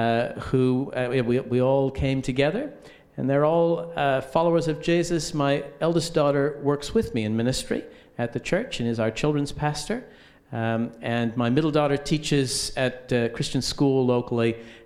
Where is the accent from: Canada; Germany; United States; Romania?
Canada; New Brunswick; now in Australia; Yes, my home is New Brunswick. So that's the east coast of Canada.